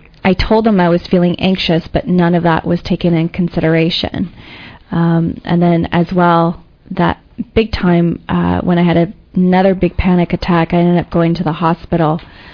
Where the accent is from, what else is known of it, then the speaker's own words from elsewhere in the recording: London, Ontario, Canada; moved away as an adult; now in Toronto, Canada; when I moved out of my home in 2003, I moved to Toronto from London, Ontario, and something there with regards to the move.